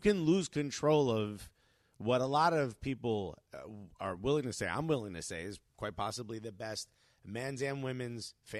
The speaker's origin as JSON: {"language": "English", "country": "United States", "said": "Bro, we don't stop being American out here, bro."}